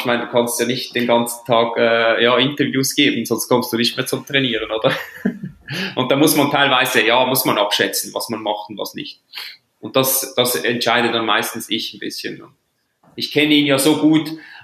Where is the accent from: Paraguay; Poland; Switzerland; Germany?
Switzerland; Und ich als Schweizer